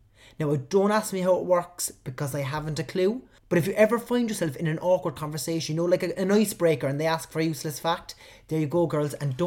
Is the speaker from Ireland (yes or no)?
yes; Cork, Munster, Ireland; accent: Cork; So as soon as someone hears my Cork accent, I know if they are a fan of the GA at all, they're going to bring up something about Cork.